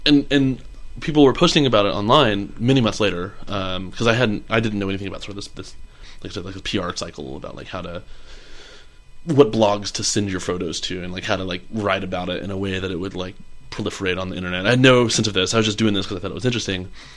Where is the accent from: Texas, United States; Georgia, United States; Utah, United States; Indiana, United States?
Texas, United States; Houston; now in New York City, United States; So I grew up in Houston area and went to school in Los Angeles